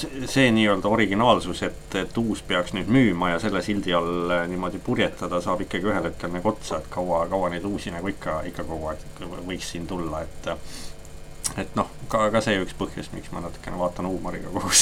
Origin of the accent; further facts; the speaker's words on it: Pärnu, Pärnu County, Estonia; siin minu kodulinna Pärnu äärest Soogavallast